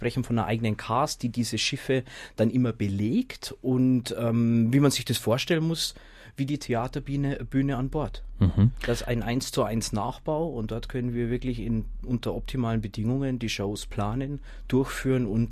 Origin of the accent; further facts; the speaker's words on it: Passau, Bavaria, Germany; ich als gebürtiger Passauer bin ja eigentlich mit dem Wasser sozusagen groß geworden.